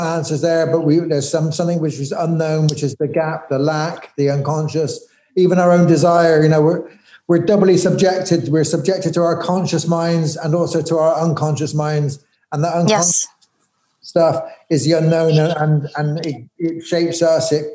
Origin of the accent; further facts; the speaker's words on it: Bristol, South West England, United Kingdom; moved away as an adult; also born or lived in London; now in Galway, Ireland; I'm English, so I grew up in Bristol, and I spent my life in Northern England and then in London. And I came, it must have been, I'm trying to guess, probably 9 years ago, eight, 9 years ago to Ireland. And we settled here in Galway.